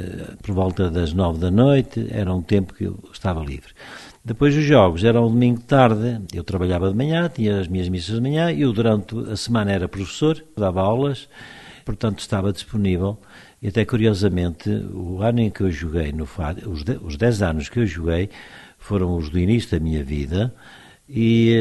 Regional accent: Sobrado, Porto, Portugal; sou natural de Sobrado, Conselho de Valongo, Diocese do Porto. Nasci em 1943, quer dizer que já tenho 74 anos

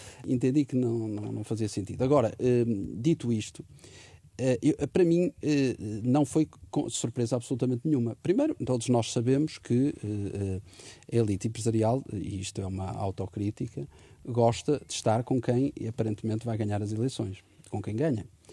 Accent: Portugal; Todos nós estamos, como portugueses

